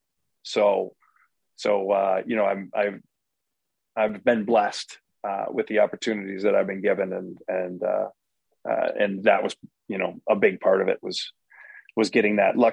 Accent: Minnesota, United States; Well, I grew up in Minnesota, played Minnesota high school hockey

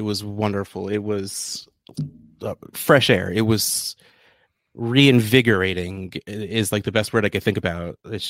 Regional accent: New Jersey, United States; I'm from New Jersey, first of all. We're a separate state.

